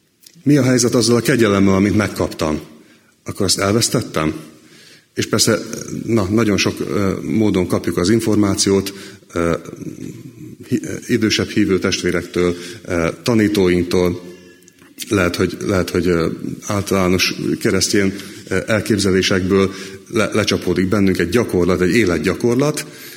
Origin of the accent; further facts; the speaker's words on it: Budapest, Hungary; born there; 1983. május 13-án születtem Budapesten, a Szabolcs utcába, természetes úton születtem